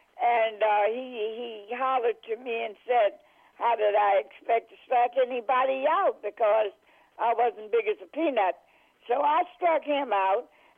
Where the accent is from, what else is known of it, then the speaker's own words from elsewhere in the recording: South Carolina, United States; born there; Well, actually, dear, see where I came from. I was born in South Carolina. And down south, we really had nothing else to do.